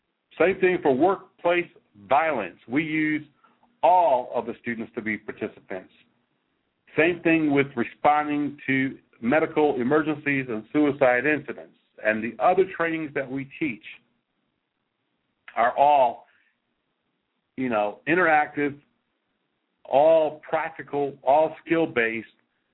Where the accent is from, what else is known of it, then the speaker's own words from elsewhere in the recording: Missouri, United States; I'm from Missouri.